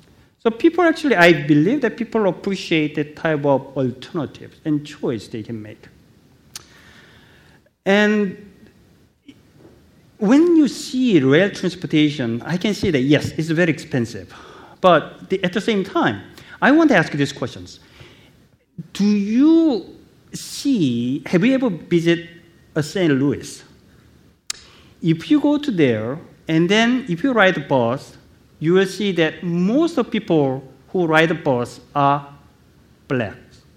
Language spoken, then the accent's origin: English; South Korea; English is a second language; Actually, I'm from Korea. Actually, I was born and raised in Korea.